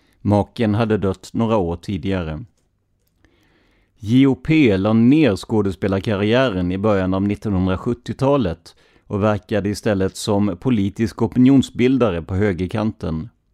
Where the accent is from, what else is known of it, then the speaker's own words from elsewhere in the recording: Karlskrona, Blekinge, Sweden; Jag är själv från Karlskrona, en stad med ett otal öar och med såväl privat båttrafik som vägfärjor till delar av dem.